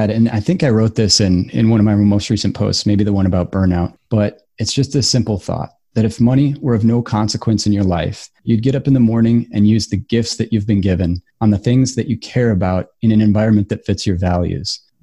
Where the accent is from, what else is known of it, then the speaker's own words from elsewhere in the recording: United States; We're calling it a job because we're American.